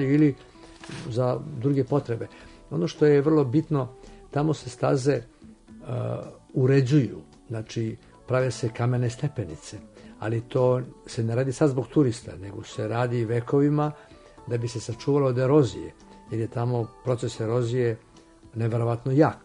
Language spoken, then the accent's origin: Serbian; Peć, Kosovo; born there; pošto sam i potekao iz planinskih krajeva i ja sam rođen u Metohiji u Peći, iznad moje glave su bile prokletije